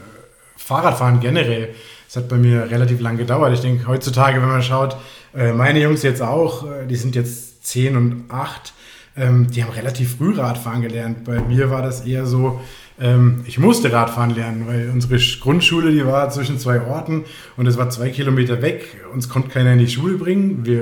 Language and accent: German; Frankfurt, Hesse, Germany; now in Chiemgau, Germany; innerhalb von der Woche habe ich meine Koffer gepackt in Frankfurt, wo ich groß geworden bin und ja, bin ins Chiemgau gezogen und da jetzt dann auch, mittlerweile schon einige Jahre hier.